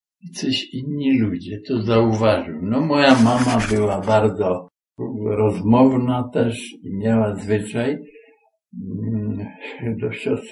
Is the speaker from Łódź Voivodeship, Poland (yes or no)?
no; Cieszyn, Silesian Voivodeship, Poland; born there; Urodziłem się w Cieszynie w marcu 1926 roku jako syn